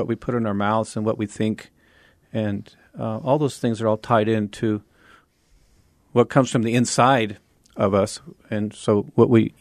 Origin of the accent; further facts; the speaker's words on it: El Paso, Texas, United States; since I was born and raised in El Paso, I come across people every day that I went to elementary school with, you know, and my family's been here since 1921.